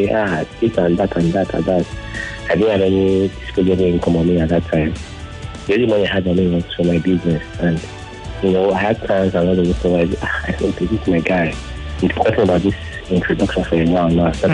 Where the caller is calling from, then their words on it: Ikorodu, Lagos, Nigeria; I'm calling from the Ikorodu.